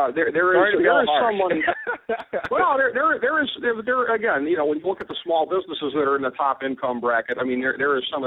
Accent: Cleveland, Ohio, United States; in my hometown of Cleveland

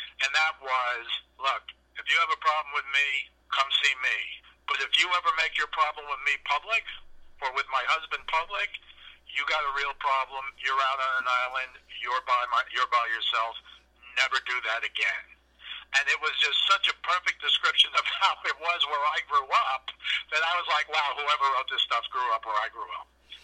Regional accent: New York, United States; I'm not Jewish, I'm Greek, but I'm from New York, and I roll in the aisles when I see Woody Allen movies.

